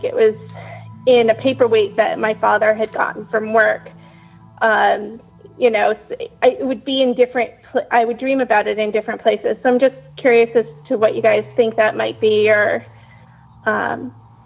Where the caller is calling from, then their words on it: Massachusetts, United States; I'm calling from Massachusetts.